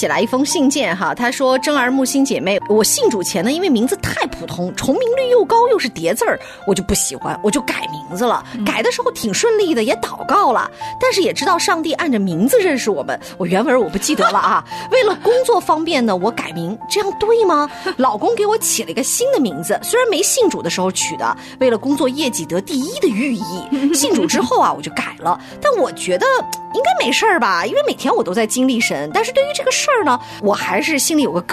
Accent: China; 但是我们中国人起名呢要有 特点，而且这个特点要根据我们家族的文化背景

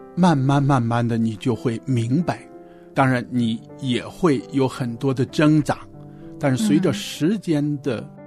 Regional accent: China; 特别是我们在中国长大的，又是一个从小就是无神论教育的这种下背景下来的，

